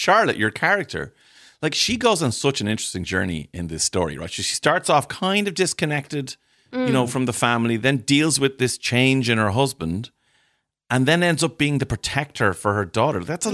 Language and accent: English; Ireland; because I'm Irish